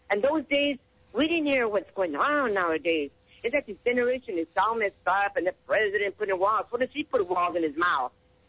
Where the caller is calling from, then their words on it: Monterey, California, United States; I'm calling from Monterey, California.